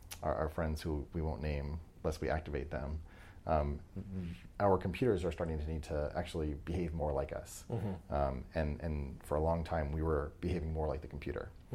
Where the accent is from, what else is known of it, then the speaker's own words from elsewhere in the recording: New Hampshire, United States; I grew up in New Hampshire.